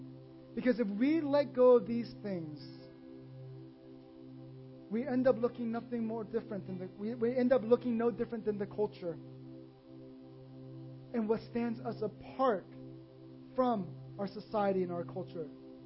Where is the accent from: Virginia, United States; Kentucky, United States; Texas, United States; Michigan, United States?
Texas, United States; Many of you know I grew up in Texas, called the Bible Belt. I grew up in the Bible Belt.